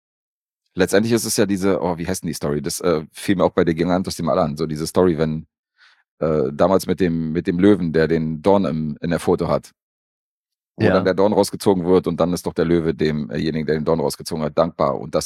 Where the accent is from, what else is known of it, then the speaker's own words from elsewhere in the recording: Serbia; Als ich, als Serbe, so.